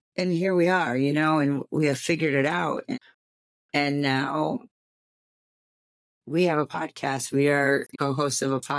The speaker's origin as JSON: {"language": "English", "town": "Jackson", "country": "United States", "tie": "born or raised there", "said": "That is also my hometown. I was born and raised in Jackson."}